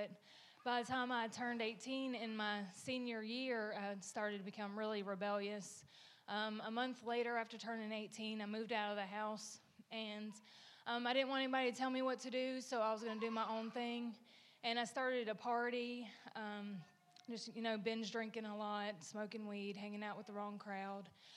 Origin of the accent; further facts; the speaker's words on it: United States; I grew up here in Rutherford County, and I had a great childhood.